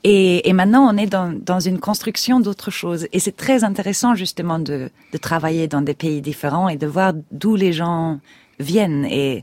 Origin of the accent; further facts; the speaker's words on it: Sweden; Je viens de Suède où il y a une pratique dans la tradition populaire aussi qui est très très forte.